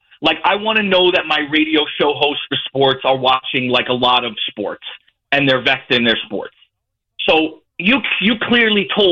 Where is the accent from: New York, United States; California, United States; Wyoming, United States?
New York, United States; Yonkers; but I'm from Yonkers